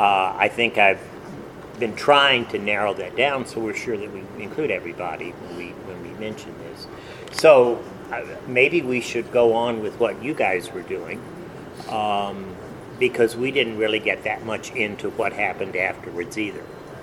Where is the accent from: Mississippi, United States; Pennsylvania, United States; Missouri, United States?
Mississippi, United States; Well, I probably lost that accent when I went away to school, because I was from southern Mississippi and I went to the University of Notre Dame.